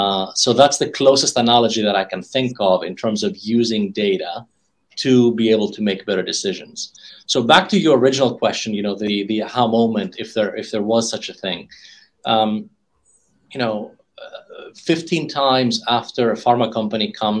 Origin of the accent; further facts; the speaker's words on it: Greece; moved away as an adult; now in United States; I'm from Greece originally. I finished high school in Greece, and so I've been in the US for 25 years now.